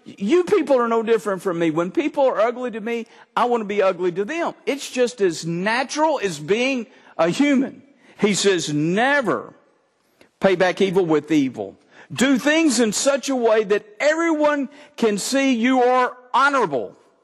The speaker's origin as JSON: {"language": "English", "region": "Texas", "country": "United States", "tie": "born there", "said": "And I was reminded of my brothers, because I'm born Texan."}